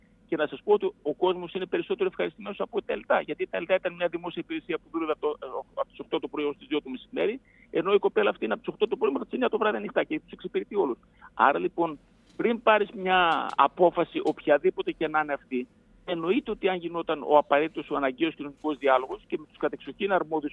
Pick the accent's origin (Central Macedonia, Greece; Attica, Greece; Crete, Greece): Central Macedonia, Greece; Zagliveri; Στο χωριό μου, το Ζαγκλιβέρι, που είστε από εδώ και το ξέρετε όλοι, μια κομμόπολη 2.500 κατοίκων